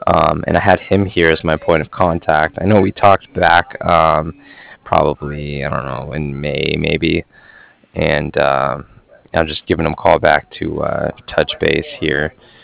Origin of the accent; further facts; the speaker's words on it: Cardiff, Wales, United Kingdom; I'm from Cardiff.